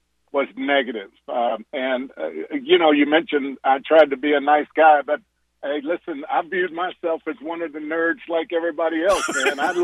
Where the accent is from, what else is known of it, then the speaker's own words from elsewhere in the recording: Lexington, Kentucky, United States; I mean, I grew up in Lexington. James Lee's dad was the pastor of the church I went to.